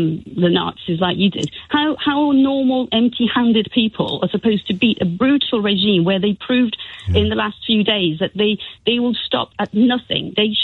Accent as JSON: {"language": "English", "country": "United Kingdom", "said": "By the way, I'm British Iranian as well."}